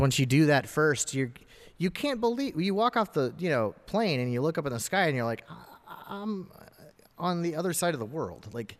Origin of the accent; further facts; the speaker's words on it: Casselberry, Florida, United States; now in Winter Springs, United States; I grew up right around here. I grew up in Castleberry.